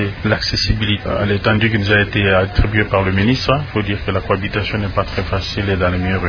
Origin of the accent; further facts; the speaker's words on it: Kinshasa, DR Congo; personnellement dans mon cas, je viens de Kinshasa